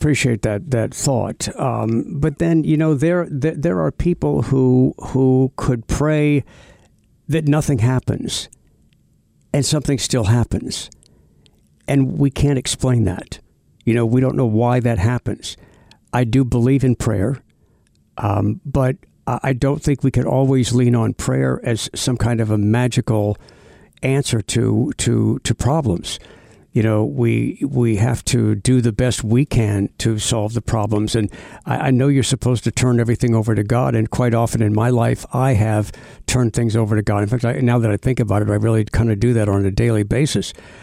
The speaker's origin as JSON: {"language": "English", "country": "United States", "said": "That's something that concerns me, as an American, it concerns me."}